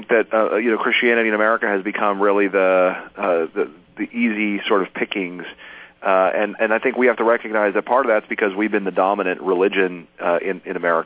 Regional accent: Arizona, United States; even in my home state of Arizona, you know, kind of being a minority religion.

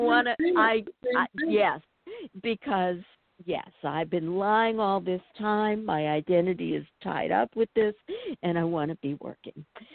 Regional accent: New Orleans, Louisiana, United States; I'm from New Orleans.

